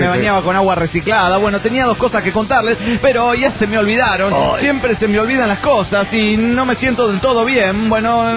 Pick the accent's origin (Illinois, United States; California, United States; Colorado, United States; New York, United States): Colorado, United States; Delta; de Delta Colorado.